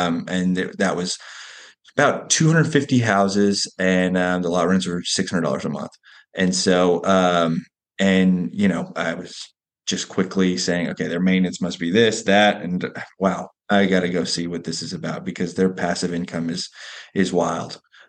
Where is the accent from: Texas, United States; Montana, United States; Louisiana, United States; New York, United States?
Texas, United States; Austin; now in Fort Worth, United States; I recently moved to Fort Worth. I grew up in Austin, been there my whole life. And my wife and I just moved to Fort Worth.